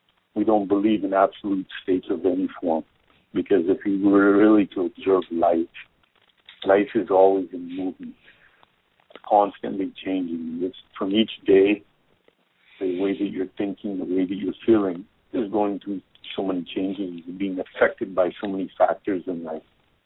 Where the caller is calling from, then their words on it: India; I'm calling in from India right now.